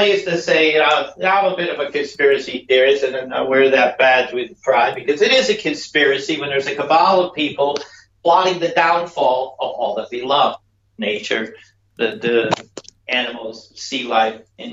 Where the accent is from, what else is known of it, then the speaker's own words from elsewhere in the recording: North Carolina, United States; University of North Carolina, so in my hometown